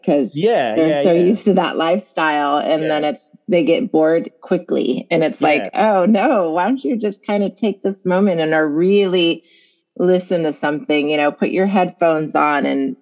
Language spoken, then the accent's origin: English; Riverside, California, United States; now in Los Angeles, United States; because I grew up in Riverside.